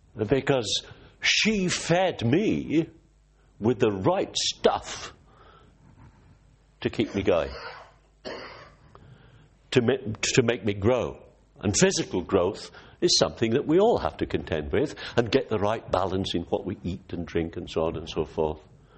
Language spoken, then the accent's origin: English; Carmarthen, Wales, United Kingdom; born there; Because May 29th, 1943, I was born in Carmarthen. Dad was a pastor in Cardiff.